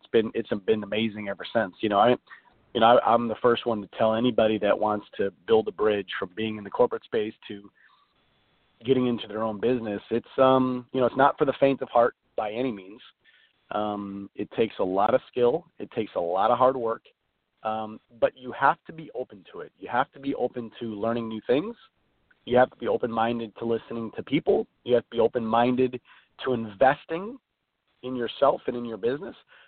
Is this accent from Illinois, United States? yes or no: yes; Chicago, Illinois, United States; So the Chicago Cubs, I'm from Chicago, and they're doing their big parade today.